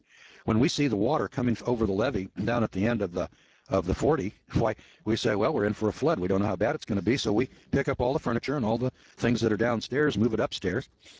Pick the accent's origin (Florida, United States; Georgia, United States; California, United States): California, United States; And in the Eel River Valley, where I'm from, we wanted to live in the valley because that's where the good farmland was.